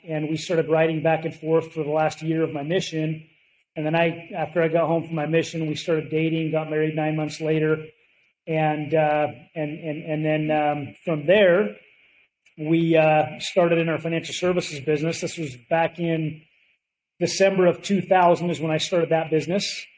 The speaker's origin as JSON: {"language": "English", "region": "Utah", "country": "United States", "tie": "born or raised there", "said": "But my background, I grew up in Utah, in the United States, and Northern Utah, and great parents"}